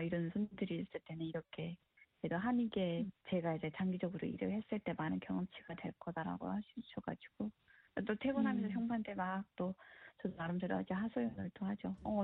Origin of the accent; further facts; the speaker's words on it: South Korea; 필리핀에서는 그런 한국인에 대한 그런 게 되게 좋아요, 이미지가. 그래서 한국에서 왔다라고 하면 그런 부분이 되게 큰데 미국에서는 똑같은